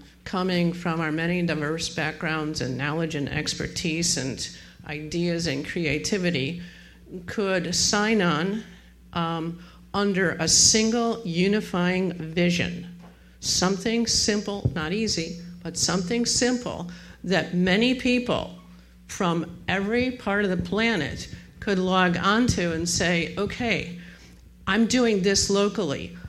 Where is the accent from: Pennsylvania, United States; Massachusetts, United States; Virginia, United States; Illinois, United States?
Illinois, United States; Chicago; I'm from Chicago.